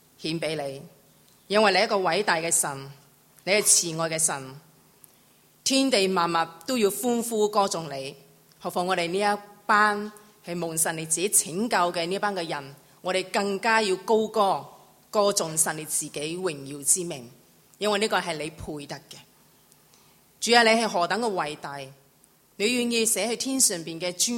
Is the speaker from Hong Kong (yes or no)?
no; Malaysia; 我是马来西亚人，是你是香港人